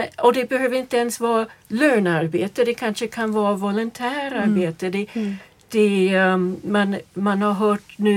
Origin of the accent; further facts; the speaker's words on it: United States; Nu kommer jag från USA där det är verkligen det är djungel när det gäller när går man i pension.